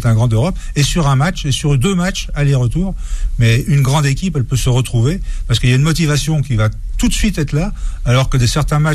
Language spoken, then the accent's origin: French; Paris, Île-de-France, France; Écoutez, quand on est parisien, on peut quand même pas supporter Barcelone.